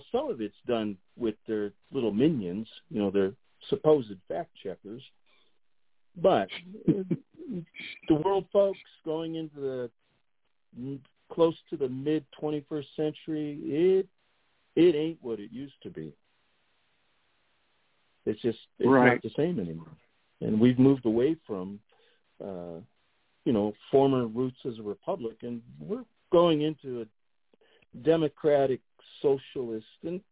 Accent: United States; I, as an American, especially a dyed-in-the-wool, red, white, and true blue American

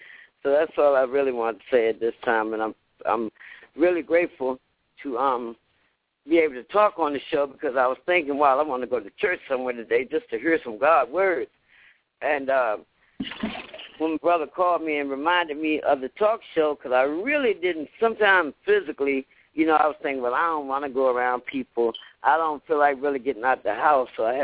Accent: Washington, District of Columbia, United States; Yeah, I'm from Washington, D.C.

